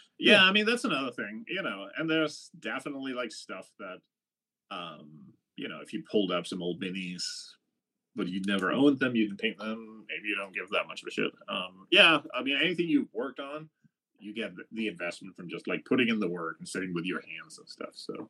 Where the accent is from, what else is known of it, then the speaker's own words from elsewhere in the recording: Denmark; because, you know, I grew up in Denmark.